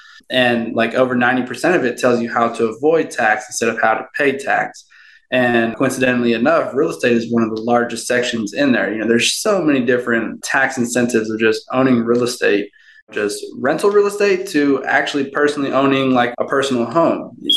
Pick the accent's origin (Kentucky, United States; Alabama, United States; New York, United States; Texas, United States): Texas, United States; Houston; born and raised in Houston, Texas.